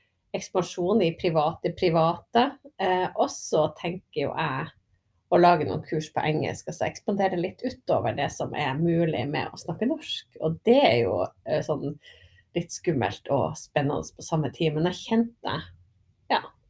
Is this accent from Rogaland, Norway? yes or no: no; Oslo, Norway; jeg kommer fra Oslo